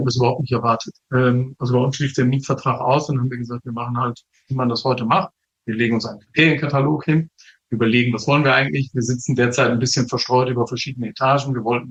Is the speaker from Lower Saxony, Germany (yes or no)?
yes; Lower Saxony, Germany; ich komme aus Niedersachsen von der holländischen Grenze, aus einem ganz kleinen Ort.